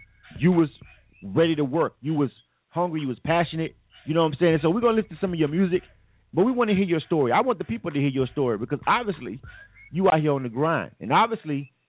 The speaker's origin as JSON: {"language": "English", "region": "Florida", "country": "United States", "moved": "as an adult", "lives_now": "Atlanta, United States", "said": "I'm not born and raised in Atlanta. I'm a transplant. I came from Florida, and I came here well over 10 years ago"}